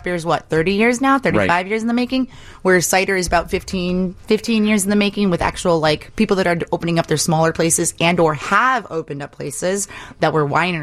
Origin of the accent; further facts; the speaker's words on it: Midwest, United States; I'm a Midwesterner.